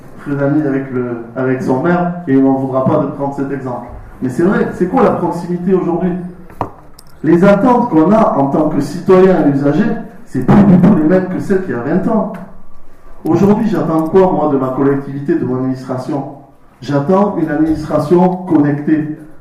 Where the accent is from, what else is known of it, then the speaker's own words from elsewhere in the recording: Lourdes, Occitanie, France; also born or lived in Tarbes; Moi je suis un peu lourdé. Je suis né à Tarbes, à part ça, j'ai fait 30 ans de ma vie à Lourdes. J'ai eu mon bac à Lourdes, j'ai grandi au sein de l'association lourdaise, comme beaucoup d'entre vous.